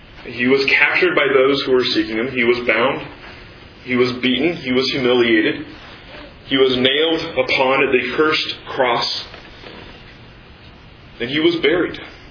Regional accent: Kansas City, Kansas, United States; As I was studying at a junior college where I grew up in Kansas City, Johnson County Community College

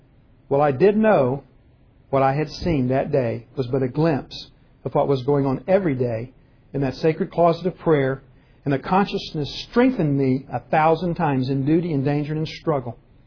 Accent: Geigertown, Pennsylvania, United States; "Where are you from?" "Well, I'm from Geigertown, Pennsylvania."

